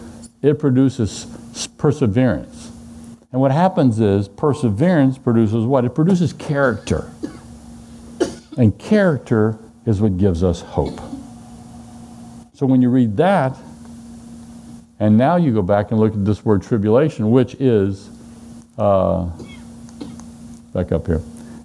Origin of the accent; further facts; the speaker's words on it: Louisiana, United States; Because I grew up in South Louisiana in rice fields and soybean fields.